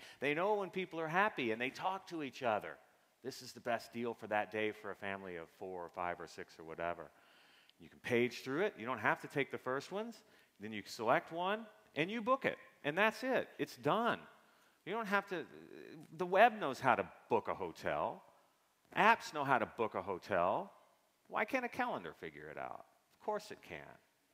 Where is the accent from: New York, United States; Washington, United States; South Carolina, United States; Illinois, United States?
Washington, United States; Seattle; I'm from Seattle. Get my ass out of here. I want some sun.